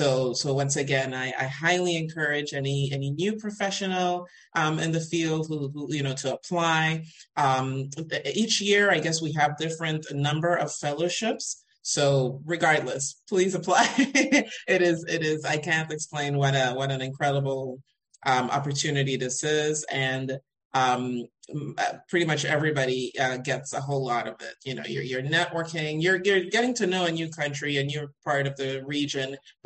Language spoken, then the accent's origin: English; Panama; I was from Panama.